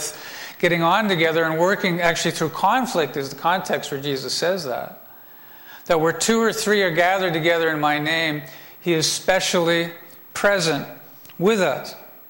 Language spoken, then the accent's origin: English; Markham, Ontario, Canada; Is that what you call people when we're from Markham? Markhamites?